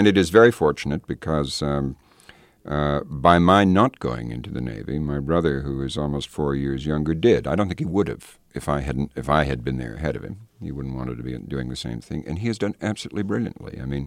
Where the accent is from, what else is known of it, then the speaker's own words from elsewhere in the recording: Nova Scotia, Canada; I grew up where I grew up in Nova Scotia. I came from rather Anglophile parents, and I grew up saying neither and either